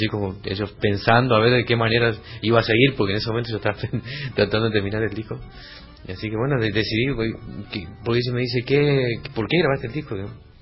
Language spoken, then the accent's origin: Spanish; Hermoso Campo, Chaco, Argentina; Estábamos cerca de Hermoso Campo, que es mi pueblo. Ajá. Donde yo me crié, que está al límite de Santa Fe y Santiago, ahí en el sudeste chaqueño.